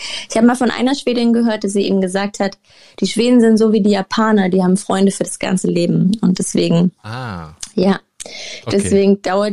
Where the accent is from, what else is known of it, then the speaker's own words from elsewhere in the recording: Germany; accent: German; ich habe ja den deutschen Akzent